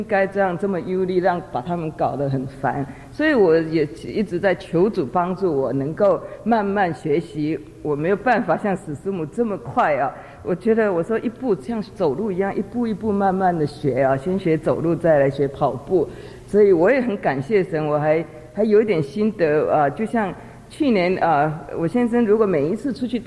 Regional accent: Taiwan; 我台湾人说神经线比较细一点

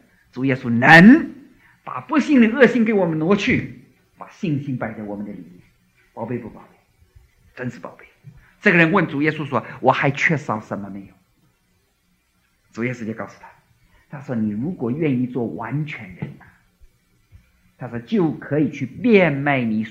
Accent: Jiangsu-Zhejiang, China; 这个我们江浙人呢，苏州人骂人有一句话说杀千刀的

